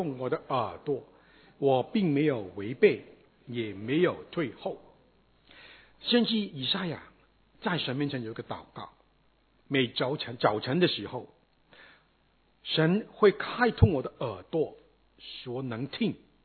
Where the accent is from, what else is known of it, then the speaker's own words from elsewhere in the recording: China; 当然我们中国人是非常好的，听不是单单听啊。